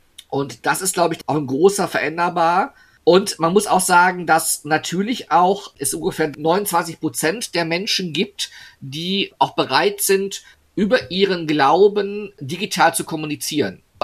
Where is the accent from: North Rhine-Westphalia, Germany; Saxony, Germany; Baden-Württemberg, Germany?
North Rhine-Westphalia, Germany; als Westfale